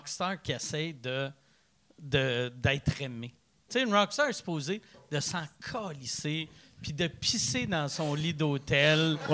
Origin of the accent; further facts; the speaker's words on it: Saint-Lambert, Quebec, Canada; Mais Longueuil! c'est ça, je viens de Saint-Lambert.